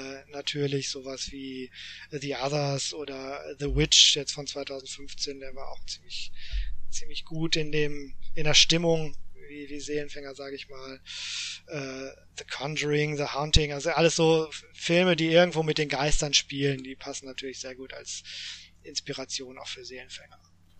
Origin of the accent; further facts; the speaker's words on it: Hamburg, Germany; Ich meine, ich komme aus Hamburg.